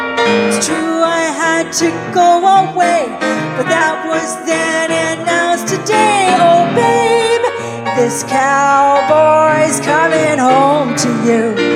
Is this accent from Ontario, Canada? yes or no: yes; Cochrane, Ontario, Canada; When we were growing up in Cochrane, Ontario